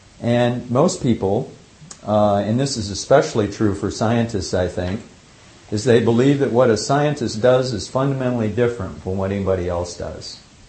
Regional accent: Midwest, United States; And I grew up in the Midwest. I'd seen lightning storms my whole life

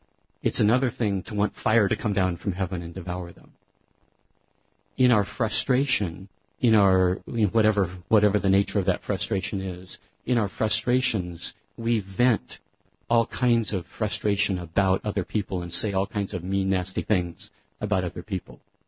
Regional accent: Staten Island, New York, United States; I grew up in Staten, and my grandparents lived about a block away from the Catholic Church.

